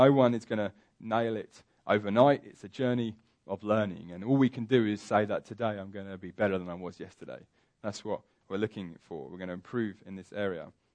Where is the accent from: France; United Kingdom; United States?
United Kingdom; England; I know we're English, so none of us like to do that kind of thing.